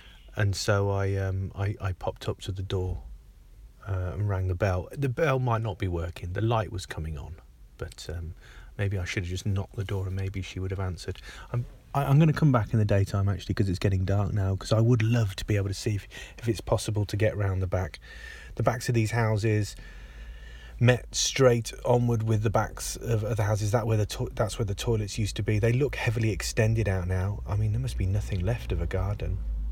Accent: Coventry, West Midlands, United Kingdom; born there; I was born in Walsgrave Hospital

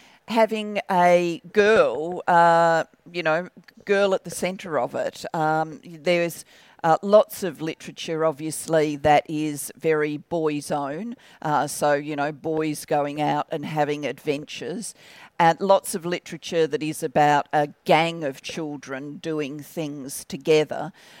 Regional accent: Australia; also born or lived in Barry, United Kingdom; And I was born in Barry, but we migrated to Australia when I was 4 and my sister was 7. So, my only kind of consciousness growing up was of being Australian.

